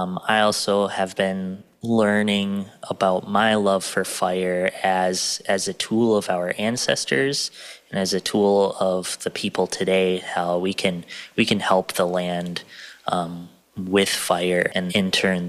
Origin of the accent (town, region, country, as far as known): Wisconsin, United States